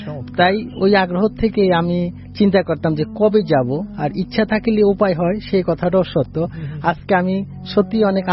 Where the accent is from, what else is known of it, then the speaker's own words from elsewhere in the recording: Savar, Dhaka Division, Bangladesh; আমি ঢাকা সাভার থেকে আসছি